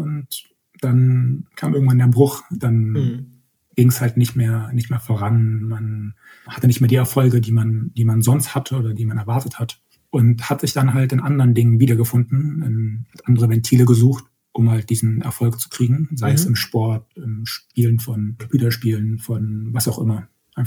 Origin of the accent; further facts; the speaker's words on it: Berlin, Germany; also born or lived in Aachen; ich bin ursprünglich aus Berlin und damals für Studium nach Aachen gezogen.